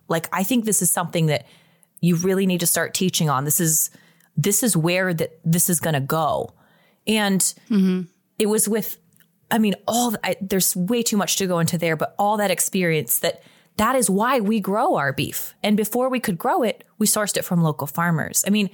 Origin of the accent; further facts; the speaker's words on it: Chicago, Illinois, United States; I'm from Chicago. I'm going to tell you like it is.